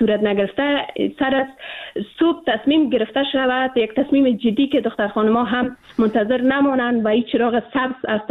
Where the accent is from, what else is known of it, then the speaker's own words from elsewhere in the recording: Afghanistan; ما به عنوان یک افغان